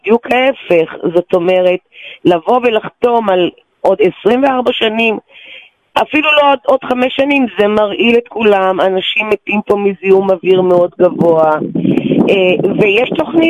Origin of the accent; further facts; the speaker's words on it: Tel Aviv, Tel Aviv District, Israel; born there; אני גם נולדתי בשכונת נווה שאנן, אני מתגוררת בה גם היום